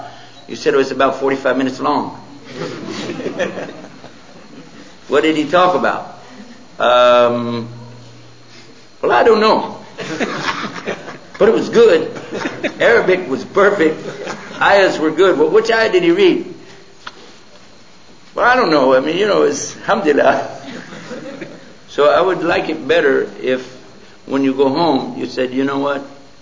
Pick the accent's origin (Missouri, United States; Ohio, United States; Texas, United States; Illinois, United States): Texas, United States; accent: Texan; Although I really am a native Texan speaker, I did my master's in English, so I'm translating from Texas to English.